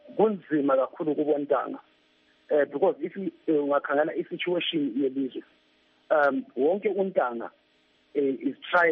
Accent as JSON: {"language": "English", "country": "South Africa", "said": "It's our country. Let's die for our country. Let's stand up as young people and fight for our country."}